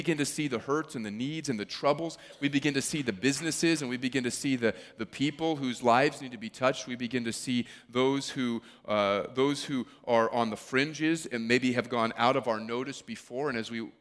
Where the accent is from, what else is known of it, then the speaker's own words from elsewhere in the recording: Agawam, Massachusetts, United States; I'm from Agawam, and we're all sitting in Agawam